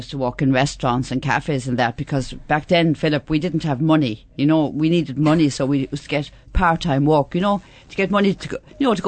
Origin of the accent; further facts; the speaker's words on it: Limerick, Munster, Ireland; And the connection we have is we're both from Limerick originally, her dad and myself. Anyway, I did my leave cert in Limerick in, it was in 1970-something.